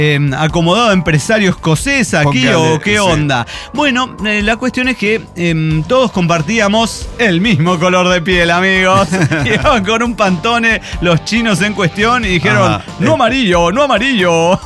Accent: Colombia; Yo me puse un poco paranoico en un momento, dije, es porque soy colombiano

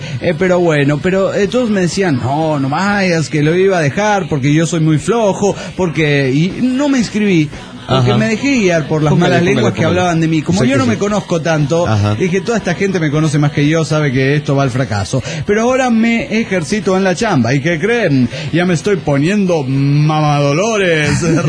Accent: San Salvador, El Salvador; de San Salvador, Salvador.

